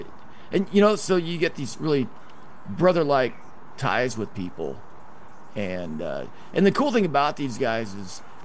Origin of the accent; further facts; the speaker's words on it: Idaho, United States; A buddy of mine named Rob, he's from Michigan, and I'm from Idaho.